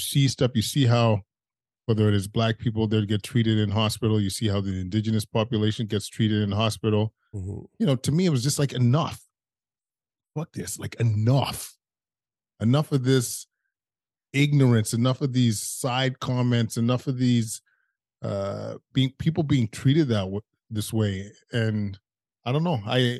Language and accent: English; Edmonton, Alberta, Canada; growing up in Edmonton, you kind of have a you have a racist existence.